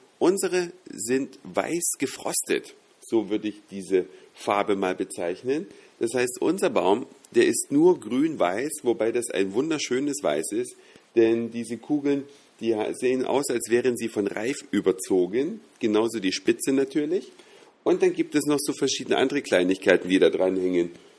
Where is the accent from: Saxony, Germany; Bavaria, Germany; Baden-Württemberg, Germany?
Saxony, Germany; am Fuße des Erzgebirges, wo meine Heimat ursprünglich ist